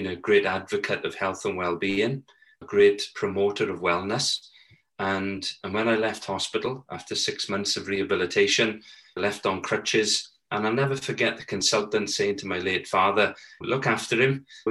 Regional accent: Tredegar, Wales, United Kingdom; born and bred in Tredegar in South Wales, the proud son of Margaret and Cecil, and both my parents were working class.

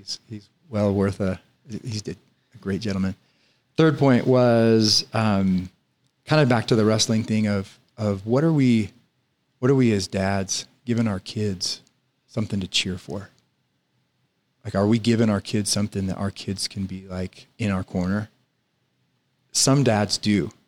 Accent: Kansas, United States; I grew up in Kansas, and we would drive.

